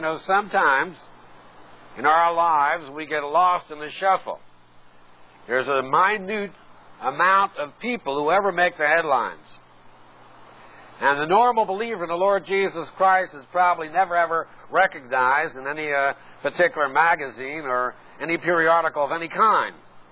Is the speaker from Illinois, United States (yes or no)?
no; New York, United States; I was growing up in New York.